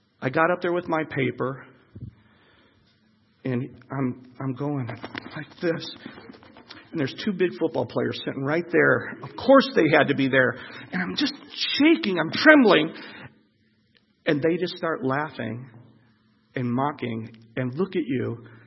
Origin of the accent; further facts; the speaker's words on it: Illinois, United States; I'm from Illinois.